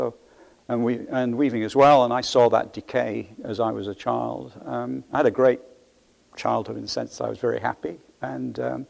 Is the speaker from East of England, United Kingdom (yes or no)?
yes; Wisbech, East of England, United Kingdom; born there; I was born in Cambridgeshire, actually, in Wisbeach. My mother was evacuated when the war started. I was born in the first month of the war